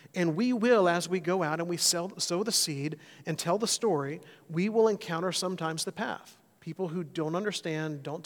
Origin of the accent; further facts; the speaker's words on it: Alabama, United States; I will have my confession now. I grew up in Alabama. I am an Alabama fan.